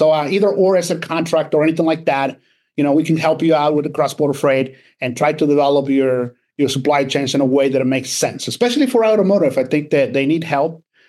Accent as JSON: {"language": "English", "town": "Laredo", "region": "Texas", "country": "United States", "said": "I'm from Laredo and I know the big players when it relates to trucking."}